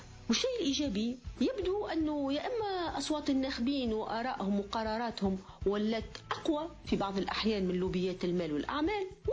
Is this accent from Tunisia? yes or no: yes; Tunisia; بلادنا تونس